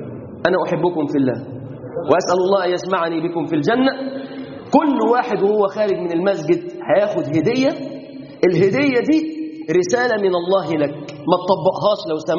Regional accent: Egypt

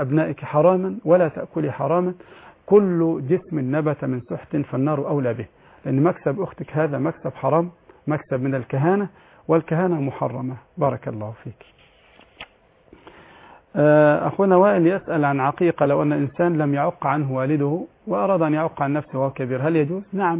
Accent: Egypt; البنوك الإسلامية عندنا في البنوك عندنا في مصر عموما تنقسم إلى 3 أقسام

